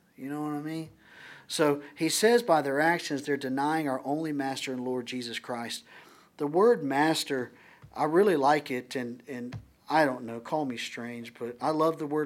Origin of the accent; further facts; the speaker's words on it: Marysville, Ohio, United States; I remember as a young boy growing up in Ohio, Marysville, Ohio, literally there was one street light in this whole town, one street light.